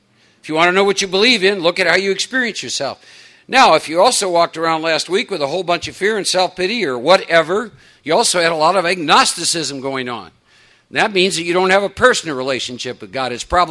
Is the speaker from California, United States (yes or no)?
no; Iowa, United States; now in Texas, United States; I live in Texas, but born and raised in Iowa, second oldest of four boys, raised in a Norwegian farming community.